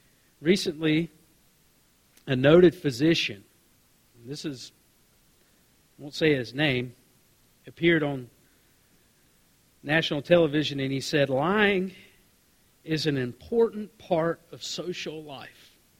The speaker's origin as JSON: {"language": "English", "region": "Mississippi", "country": "United States", "tie": "born or raised there", "said": "And I know I grew up in Mississippi, okay? We lived in a trailer, and we parked it behind the house. So you can just imagine what that looked like in rural Mississippi."}